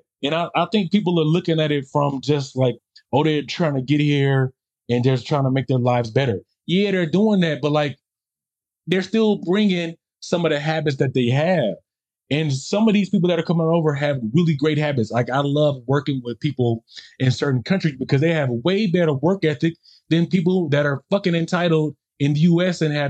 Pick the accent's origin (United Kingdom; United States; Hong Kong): United States; obviously, I grew up in the States.